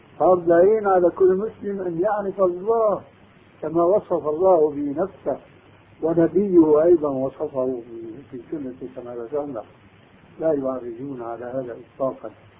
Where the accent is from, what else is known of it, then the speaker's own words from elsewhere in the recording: Damascus, Damascus Governorate, Syria; ألفت رسالة عندنا في دمشق